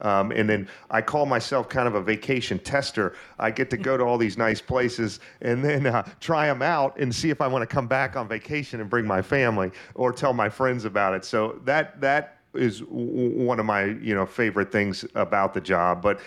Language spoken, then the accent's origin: English; Cincinnati, Ohio, United States; And then I grew up in Cincinnati, and my dad taught at the University of Cincinnati